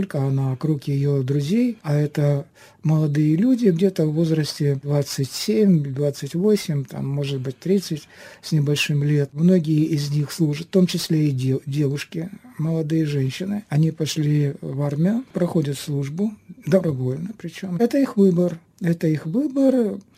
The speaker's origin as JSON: {"language": "Russian", "country": "Ukraine", "said": "Кто-то знает, что я из Украины, кто-то не знает, что я из Украины."}